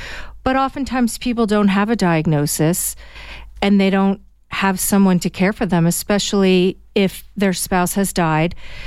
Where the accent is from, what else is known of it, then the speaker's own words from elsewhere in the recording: New Jersey, United States; Sure. I am originally from New Jersey. I've been here 23 years.